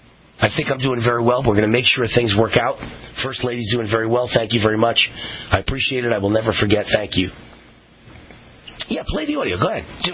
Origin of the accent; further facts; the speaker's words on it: United States; I'm American-made and proud of it.